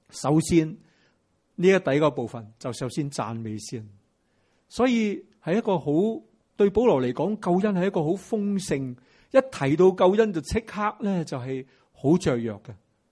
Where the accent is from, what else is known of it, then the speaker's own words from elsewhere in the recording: Hong Kong; 咁所以呢个咧都同我哋香港人咧都好息息相关。